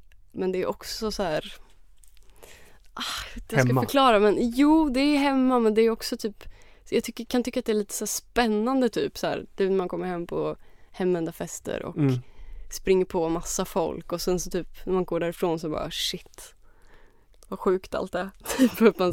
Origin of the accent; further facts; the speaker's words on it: Örebro, Örebro County, Sweden; also born or lived in Greece; now in Stockholm, Sweden; Ja, jag är född i Örebro. Och sen så bodde jag några år i Grekland och med min familj, och sen flyttade vi tillbaka till Örebro när jag började ettan, alltså i grundskolan.